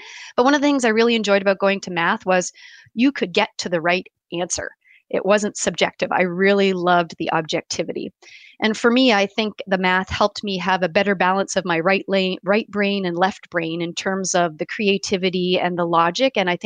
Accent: Port Elgin, Ontario, Canada; I did a lot of growing up in Port Elgin, a small town on Lake Huron, and it was a great place to grow up.

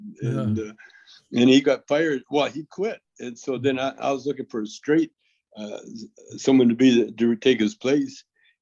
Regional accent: Canada; I'm Canadian

